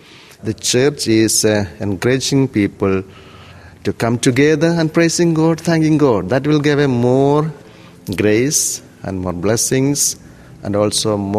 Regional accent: Kerala, India; moved away as an adult; now in Australia; I came from India, south part of India, that's called Kerala. I came to Australia 2006, and I was appointed as a priest in St. Ignatius Church, Bourke. It's really an old, beautiful town, small town.

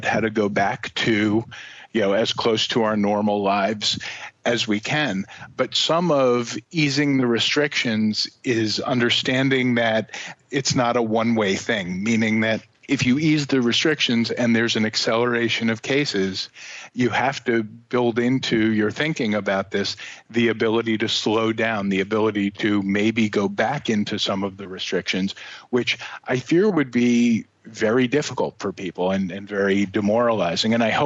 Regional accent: New York City, New York, United States; I am a New Yorker and have been for essentially my whole life, and my city is changed in some ways that I fear will be permanent.

